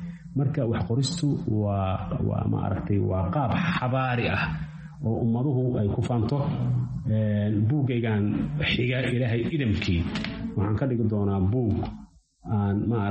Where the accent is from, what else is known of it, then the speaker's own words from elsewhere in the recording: Bosaso, Bari, Somalia; also born or lived in Mogadishu; anigu waxaan ku dhashay Muqdisho bilowgii 80-meeyadii. Waxaan dugsi hoose dhexe iyo sareba aan ku bartay magaalada Boosaaso.